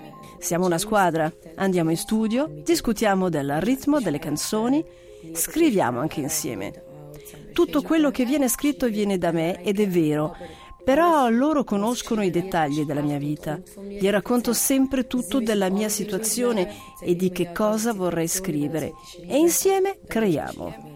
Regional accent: Bern, Switzerland; Io ho girato tanto da piccola, vivevo a Berna, eppure in Ticino non sono mai veramente stata.

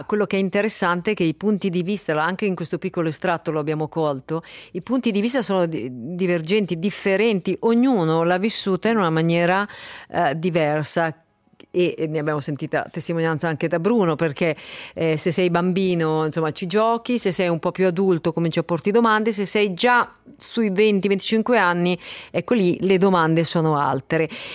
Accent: Ticino, Switzerland; io ho un altro dialetto, vengo più dal Mendrisiotto

